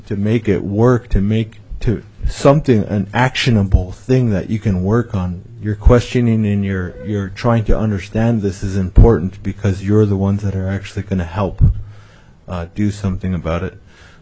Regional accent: St. Paul Island, Alaska, United States; now in Juneau, United States; I live here in Juneau. I'm from St. Paul Island, Alaska.

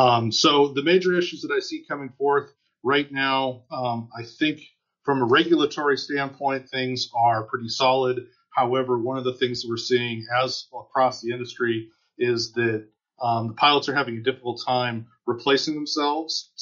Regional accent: Anchorage, Alaska, United States; I was born here in Alaska and raised in the Anchorage area.

